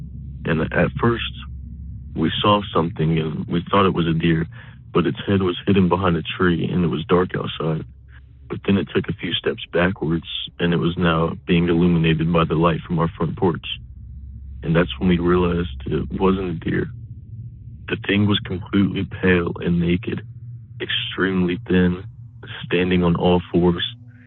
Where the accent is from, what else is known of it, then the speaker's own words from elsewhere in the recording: Kentucky, United States; I'm from Kentucky.